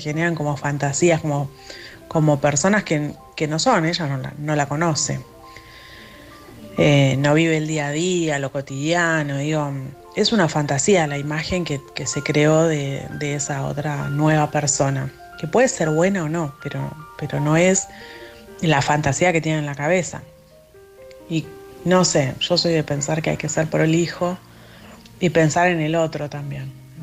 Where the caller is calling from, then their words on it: Argentina; de Argentina.